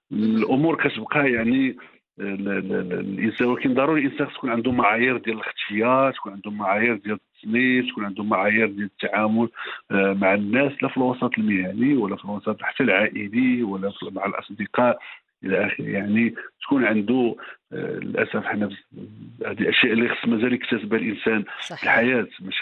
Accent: Morocco; وحنا عندنا في المغرب

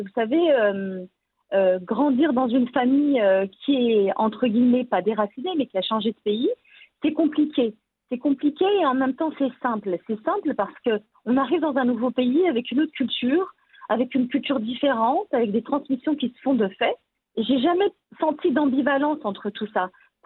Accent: Morocco; first language Berber; French is a second language

